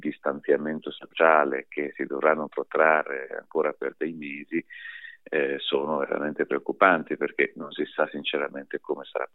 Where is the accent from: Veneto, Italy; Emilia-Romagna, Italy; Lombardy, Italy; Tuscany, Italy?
Lombardy, Italy; Brescia; Ma io sono bresciano d'origine e tuttora ci vivo quando non sono in giro per il mondo per tournée.